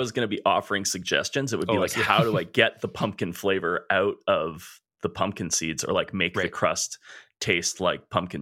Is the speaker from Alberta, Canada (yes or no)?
yes; Edmonton, Alberta, Canada; We're two chefs from Edmonton, Alberta, Canada.